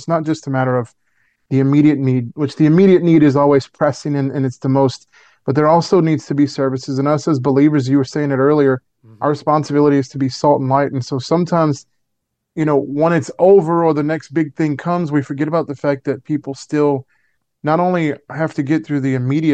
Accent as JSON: {"language": "English", "region": "Louisiana", "country": "United States", "tie": "born or raised there", "said": "I personally don't hate on anybody. I grew up in Louisiana."}